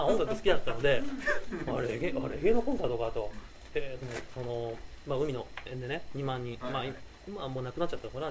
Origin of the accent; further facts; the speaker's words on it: Tokyo, Japan; 東京出身なんですけれども、